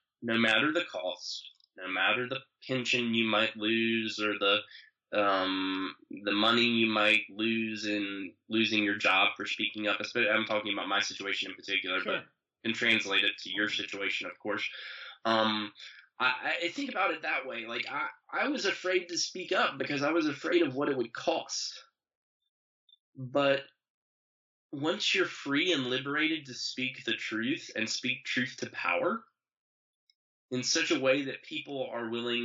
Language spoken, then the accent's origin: English; Statesville, North Carolina, United States; I wrote my book about growing up in Statesville.